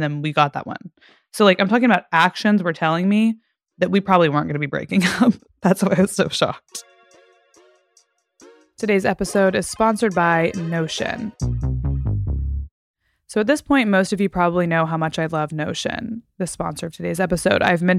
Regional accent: Fort Worth, Texas, United States; because I'm from Texas. It's close to my hometown in Fort Worth.

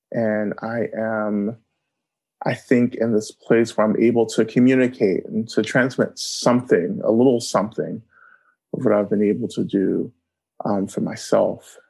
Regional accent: Georgia, United States; And I grew up in Georgia, and I grew up in North Georgia on Cherokee and Creek land, and growing up being kind of like seeped in the history of liberation struggle in the South, you know.

